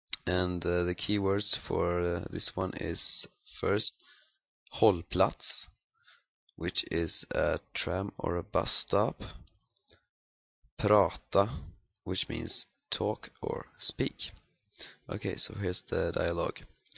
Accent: Västra Götaland, Sweden; English is a second language; I'm from Sweden, I live in Gothenburg, or Göteborg, as we call it in Sweden.

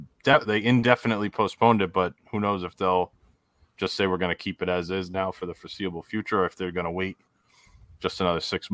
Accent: Rhode Island, United States; accent: Rhode Island; You walk in, I'm in there, got my Rhode Island accent.

